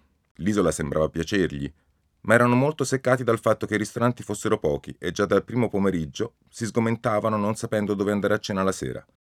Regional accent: Florence, Tuscany, Italy; Forse perché un gruppo esteso di fiorentini, io sono di Firenze, andava in quell'isola non troppo lontana

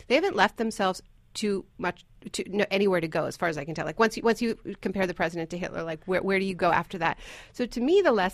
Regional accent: Canada; born there; I'm American and Canadian. Both my parents are American, and I was born in Canada. So I've always had I literally have dual citizenship.

